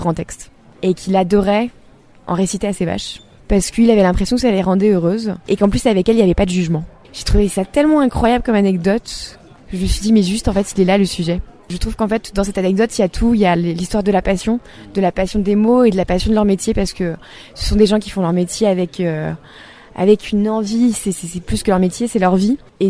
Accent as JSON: {"language": "French", "region": "Brittany", "country": "France", "said": "Je suis bretonne."}